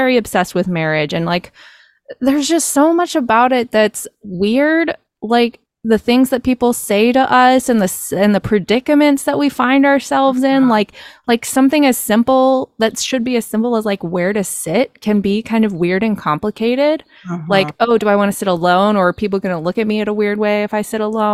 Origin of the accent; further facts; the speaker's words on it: Bible Belt, United States; I think that growing up in the Bible Belt, I didn't really know how healthy and good and wonderful it would be for me to come to a culture that is very not like majority Christian.